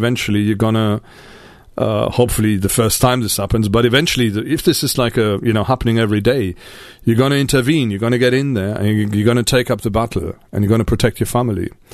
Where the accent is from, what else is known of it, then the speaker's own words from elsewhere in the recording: Paderborn, North Rhine-Westphalia, Germany; in Paderborn, my hometown, we had the British Army was stationed there.